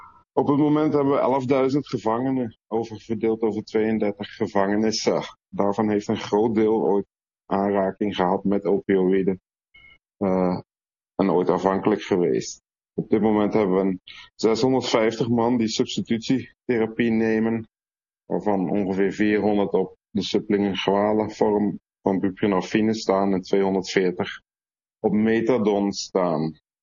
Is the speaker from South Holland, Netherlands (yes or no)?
no; Utrecht, Netherlands; now in Belgium; Ik ben blij als Utrechter nog eens terug in Nederland te spreken. Ik leef inmiddels 28 jaar in België, dus het is goed terug eens in Nederland te zijn.